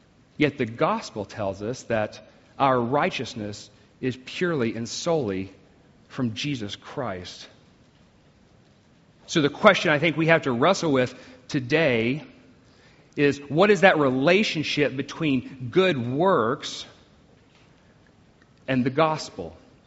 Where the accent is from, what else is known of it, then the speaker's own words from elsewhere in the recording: United States; Personally, I come from the States. I come from a place where one of our traditions, which is a fairly broadly practiced tradition, I think, is that of New Year's resolutions.